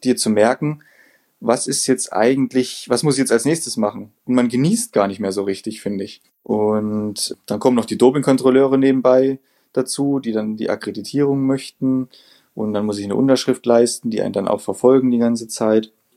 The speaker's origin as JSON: {"language": "German", "region": "Thuringia", "country": "Germany", "said": "genauso wie Thüringer Wald in meiner Heimat"}